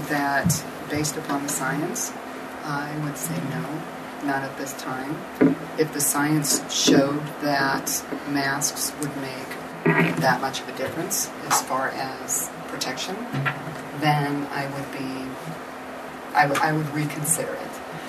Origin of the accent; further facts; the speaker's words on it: Nebraska, United States; Well, born and raised in Nebraska. Don't hold it against me. I'm a Cornhusker.